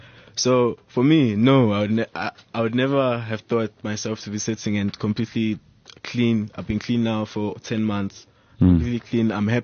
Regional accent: Norcom Park, Gauteng, South Africa; I'm from Norcom Park.

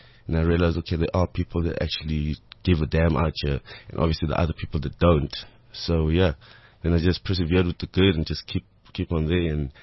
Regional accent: South Africa; as a black kid growing up in South Africa, coming out of the apartheid era, I was in an Afrikaans school. Like, I grew up Afrikaans all the way. So I was primary school Afrikaans and high school Afrikaans and church Afrikaans, at home Afrikaans.

